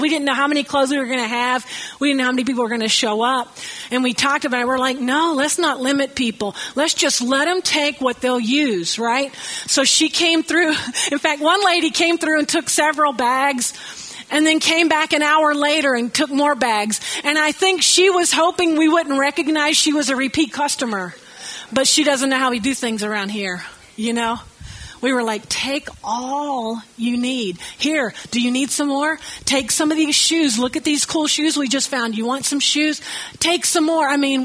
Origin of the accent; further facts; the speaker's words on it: the South, United States; I'm from the South, you know. I'm a flip-flop kind of girl.